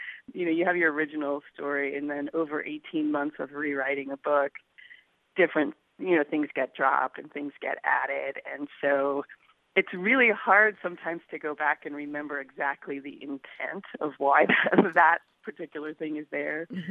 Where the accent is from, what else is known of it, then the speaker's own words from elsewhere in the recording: Fairbanks, Alaska, United States; born there; I was born in Fairbanks. My mom was born in Fairbanks, and my grandma was born right across the border.